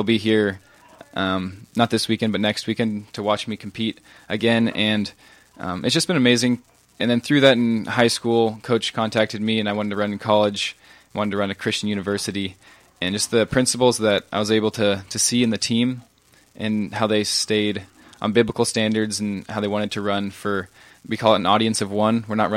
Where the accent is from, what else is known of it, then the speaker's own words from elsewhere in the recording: Flagstaff, Arizona, United States; So I'm from Flagstaff, Arizona